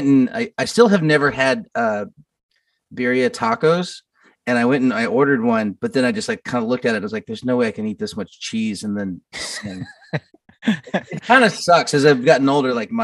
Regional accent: Kansas City, Missouri, United States; No, I'm from KC originally. Kind of like Brookside area of Kansas City.

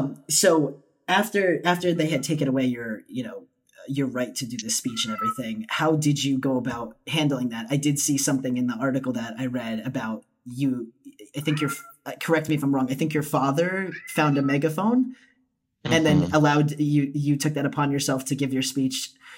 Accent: New Jersey, United States; now in California, United States; I grew up in New Jersey and now I live in California.

